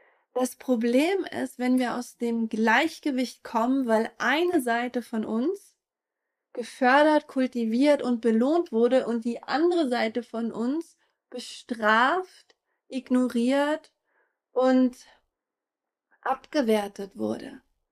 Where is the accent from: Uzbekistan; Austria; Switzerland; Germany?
Germany; East Germany; Ich komme beispielsweise aus der DDR, das ist nochmal ein anderer Kontext, als wenn du vielleicht woanders aufgewachsen bist.